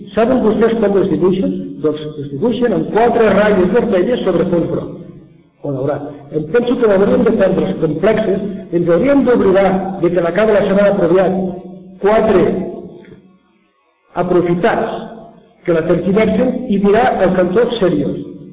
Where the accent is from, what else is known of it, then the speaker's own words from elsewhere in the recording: Catalonia, Spain; jo no sóc estranger, sóc català. I els catalans fem molt cas als estrangers.